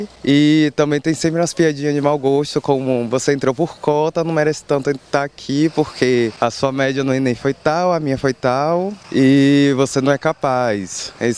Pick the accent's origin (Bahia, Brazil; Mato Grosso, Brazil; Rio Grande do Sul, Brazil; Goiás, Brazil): Bahia, Brazil; Pau Brasil; sou indígena do povo Pataxó Rahanhãi, resido na aldeia Caramuru Catarina Paraguaçu, no Municipal Brasil. Sou indígena aldeado desde que eu nasci